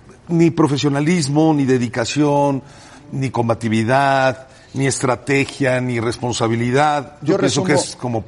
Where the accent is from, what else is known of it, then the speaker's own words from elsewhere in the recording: Mexico; como todo mexicano